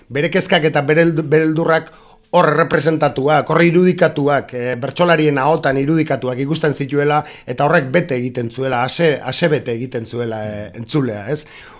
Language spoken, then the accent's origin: Basque; Urnieta, Basque Country, Spain; Nire herrian, Urnietan